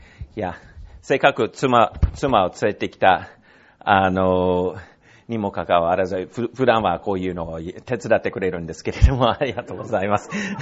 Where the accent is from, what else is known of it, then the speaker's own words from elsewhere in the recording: Alabama, United States; Japanese is a second language; now in Osaka, Japan; 私の実家、アラバマ州、その田舎、から来たっていう話をしていて、実は先週、私のこの田舎から、何人か、6名、5名ですか ?5 名、大阪に来てくれました。